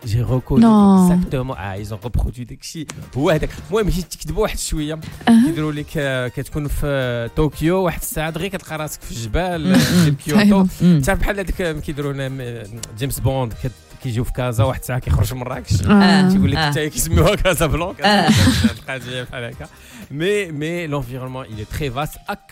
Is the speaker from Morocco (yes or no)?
yes; Morocco; علاش ديما لي زافيش عندنا في المغرب